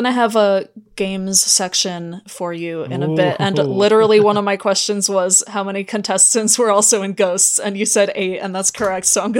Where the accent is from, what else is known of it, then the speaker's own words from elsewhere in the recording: United States; Like, as an American, didn't know who Dara was